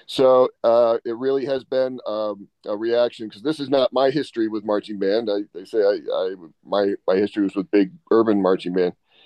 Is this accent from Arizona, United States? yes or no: yes; Tucson, Arizona, United States; I grew up in Tucson, went to U of A, and graduated from there.